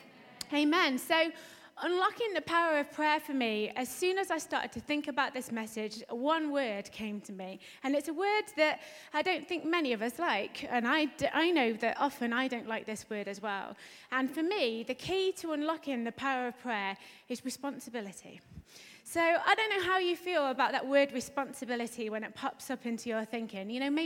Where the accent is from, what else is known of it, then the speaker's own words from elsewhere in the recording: East Midlands, United Kingdom; now in Paisley, United Kingdom; As you can tell, I'm not Scottish. I'm definitely not Scottish, and I've not picked up the accent just yet. I'm from Derbyshire originally.